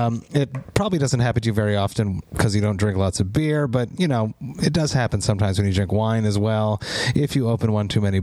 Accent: Montreal, Quebec, Canada; I am from Montreal. It is a metal mecca.

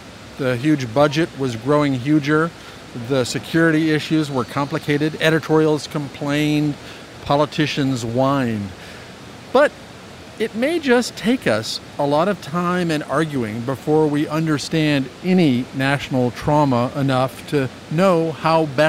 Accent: New York, United States; And as a New Yorker, I'm definitely in the minority here.

